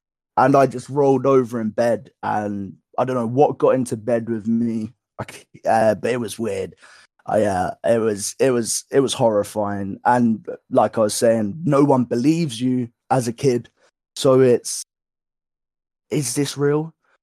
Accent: Woking, South East England, United Kingdom; And I grew up not only in Woking, as all those other places I talked about, it was the first mosque in the UK. So the first Asian community settled there.

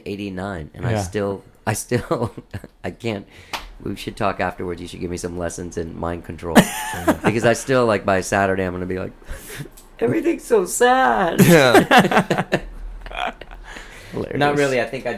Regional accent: Miami, Florida, United States; Me too, I'm from Miami. There's all something about the East Coast that does

